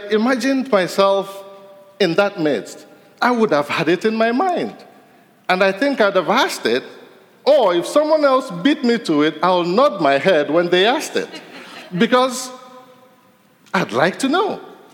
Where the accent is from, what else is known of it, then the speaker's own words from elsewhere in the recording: Nigeria; English is a second language; Igbo man from Africa. I know I look Swedish, but don't worry, I'm from West Africa.